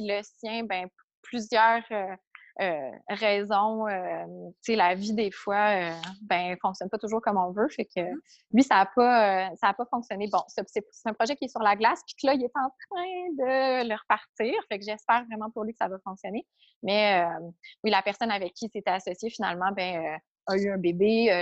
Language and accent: French; Quebec, Canada; je viens du Québec, puis je travaille dans une école spécialisée pour les enfants précoces.